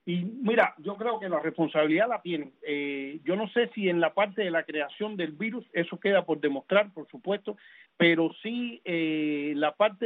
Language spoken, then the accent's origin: Spanish; Cuba; moved away; Con esa historia nosotros crecimos en Cuba. Cuando yo llegué aquí